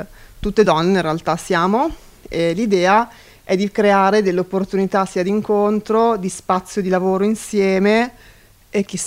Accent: Milan, Lombardy, Italy; Io sono di Giambellino

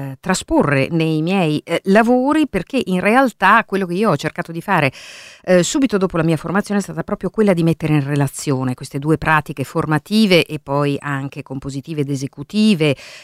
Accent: United States; Io, per esempio, sono cresciuto negli Stati Uniti

